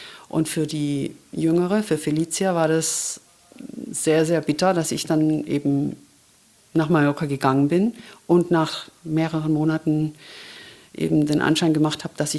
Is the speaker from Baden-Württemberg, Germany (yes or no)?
yes; Ulm, Baden-Württemberg, Germany; moved away as an adult; Ja, ich habe an verschiedenen Orten in Ulm gewohnt, immer ein bisschen außerhalb von Ulm.